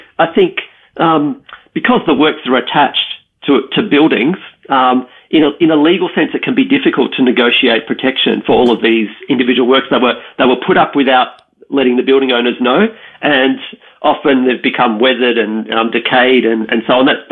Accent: Melbourne, Victoria, Australia; I had the, the good fortune of growing up in Melbourne at a time when, in the late 80s and early 90s

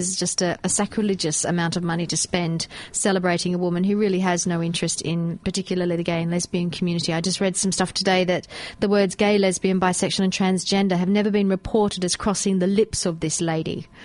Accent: Ireland; See, I'm Irish, so I'm not into the monarchy.

